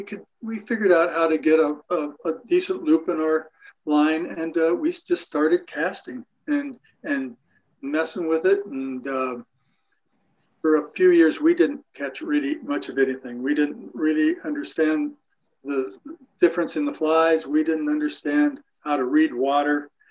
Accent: Spokane Valley, Washington, United States; I'm simply a local fisherman that was raised here. I was raised in the Spokane Valley long ago, and I came out to this little homestead that we have.

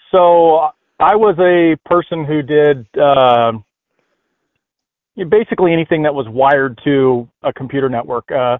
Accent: California, United States; now in Sandpoint, United States; My background is I grew up in right outside Yosemite National Park in California.

